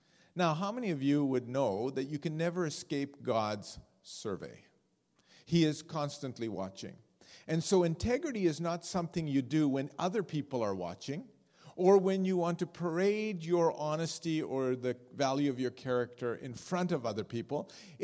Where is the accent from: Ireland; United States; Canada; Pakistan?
Pakistan; Karachi, Sindh; born there; First of all, I was born in Karachi, Pakistan.